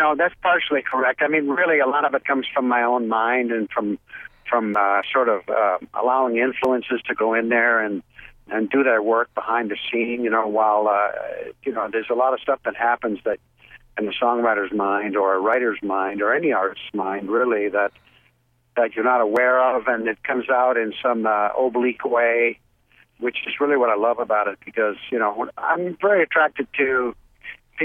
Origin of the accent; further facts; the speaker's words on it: Canada; now in Austin, United States; I'm in Minnesota right now. I just flew up from Austin where I live. I am a Canadian, but, you know, I live in Austin now and have for about 8 years.